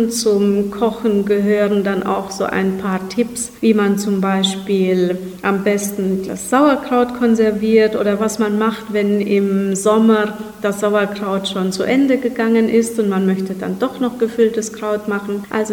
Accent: Otzedorf, Timiș County, Romania; ich habe versucht, die authentischen Rezepte meiner Heimatgemeinde Otzedorf darin zu sammeln

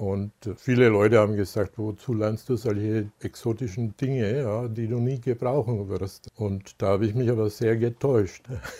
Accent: Bavaria, Germany; Früher war ja noch die amerikanische Besatzungsmacht dort in Bayern, wo ich aufgewachsen bin.

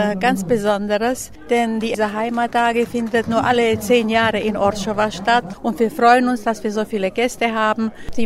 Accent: Vukovar, Vukovar-Srem County, Croatia; Ich bin Vertreterin der deutschen Minderheit in unserer Gespanschaft Vukovar-Srem. Wir kommen aus Stadt Vukovar, liegt an der Donau

